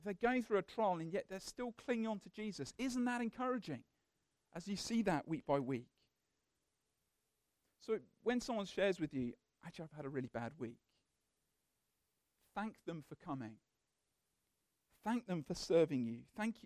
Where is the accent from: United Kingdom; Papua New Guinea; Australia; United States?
United Kingdom; Father God, being British, I have this natural disposition to moaning, talking about the weather, talking about what's hard.